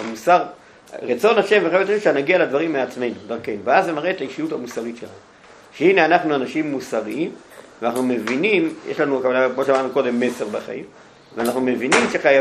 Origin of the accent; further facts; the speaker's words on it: Tel Aviv, Tel Aviv District, Israel; born there; האם אני, שנולדתי במרכז שפירה, יחליט להיות אני.